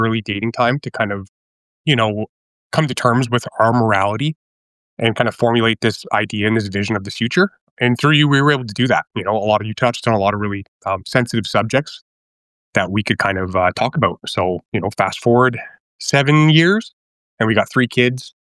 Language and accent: English; Brampton, Ontario, Canada; I grew up in Brampton, so I grew up right around the corner from you.